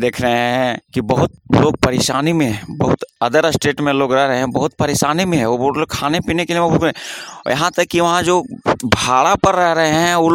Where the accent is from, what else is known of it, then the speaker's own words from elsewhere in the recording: Hazaribagh, Jharkhand, India; ग्राम post उचागाना बिसुंगर, Hazaribagh का रहने वाला हूं।